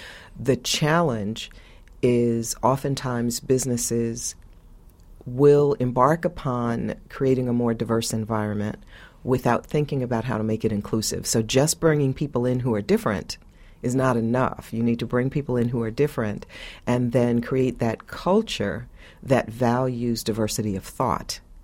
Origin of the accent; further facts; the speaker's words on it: Northeast, United States; I may be different because I'm from the Northeast. I now live in the South